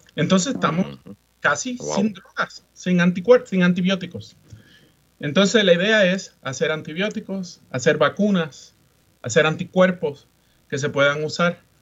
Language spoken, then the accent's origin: Spanish; Rincón, Puerto Rico; me crié en Puerto Rico, soy rincoeño y estudié en el recinto universitario de Mayagüez